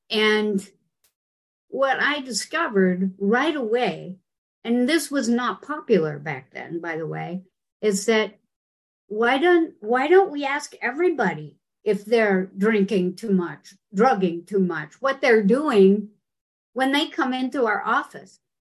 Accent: Utah, United States; I grew up in Utah. I am from original pioneer, Mormon pioneer stock.

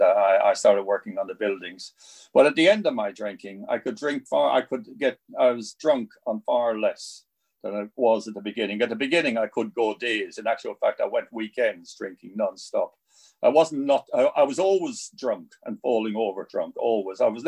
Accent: Wexford, Leinster, Ireland; also born or lived in Dublin; As I was saying earlier, I come from Wexford, and I kind of went off to Dublin when I was 17.

